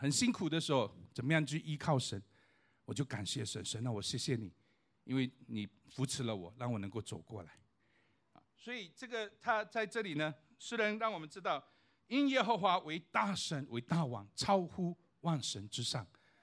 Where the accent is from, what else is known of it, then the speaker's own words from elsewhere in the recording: China; 我们中国人讲五体投地